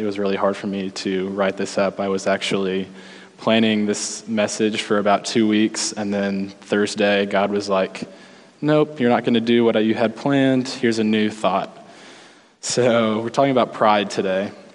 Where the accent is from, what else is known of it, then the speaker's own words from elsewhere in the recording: Louisville, Kentucky, United States; I'm from Louisville, Kentucky, and if you had asked me 8 months ago that I was going to be here in Alaska preaching on this Sunday to Journey Christian Church, I would have thought you were crazy.